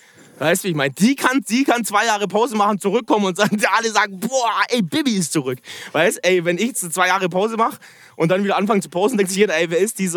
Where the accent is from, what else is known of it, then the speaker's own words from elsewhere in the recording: Ulm, Baden-Württemberg, Germany; ich komme aus Ulm, ich komme aus einem, keine Ahnung, 100-Seelendorf, weißt du?